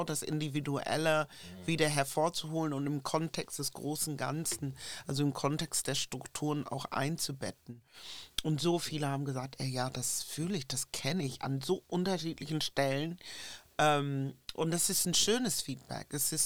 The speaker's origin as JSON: {"language": "German", "region": "Northern Germany", "country": "Germany", "tie": "born or raised there", "said": "in meinem Dorf in Norddeutschland, wo ich groß geworden bin, die einzige schwarze Familie"}